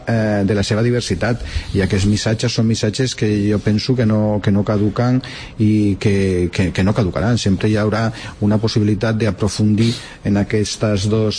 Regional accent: Catalonia, Spain; nosaltres com a catalans no demanem permís per ser espanyols

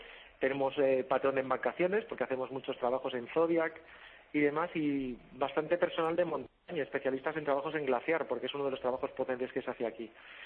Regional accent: Barcelona, Catalonia, Spain; moved away; yo soy de Barcelona

